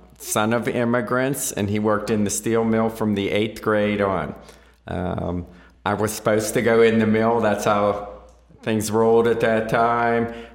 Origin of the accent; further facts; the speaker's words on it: Weirton, West Virginia, United States; I grew up in Weirton, West Virginia, which is a steel mill town.